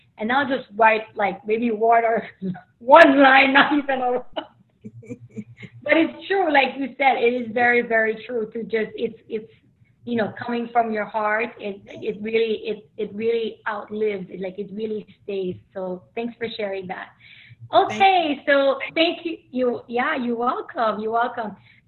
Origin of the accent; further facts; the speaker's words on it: Haiti; now in United States; I'm from Haiti. I'm Haitian American.